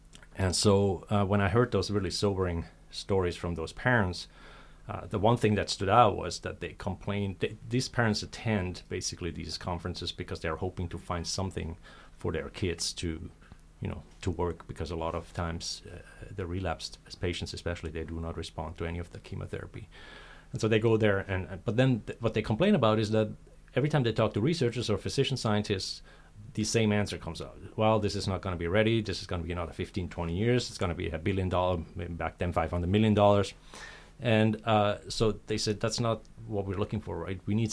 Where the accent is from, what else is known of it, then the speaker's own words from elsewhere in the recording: Switzerland; English is a second language; And I'm originally from Switzerland, so typically I'm on time